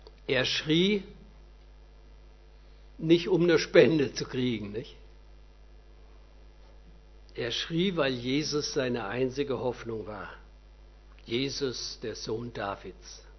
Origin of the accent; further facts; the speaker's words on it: Thailand; ich war ja viele Jahre in Thailand und fliege am 14. November auch wieder hin. Es ist mein Heimatland.